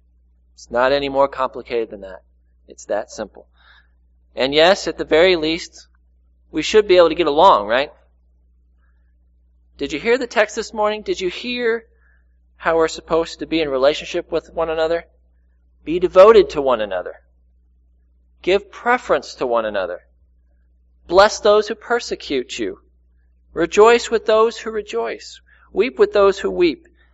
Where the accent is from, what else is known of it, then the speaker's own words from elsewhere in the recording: St. Louis, Missouri, United States; now in Kansas City, United States; I am from St. Louis. I don't know if you could tell with my family joining today. They didn't have to travel nearly as far as I did from Kansas City.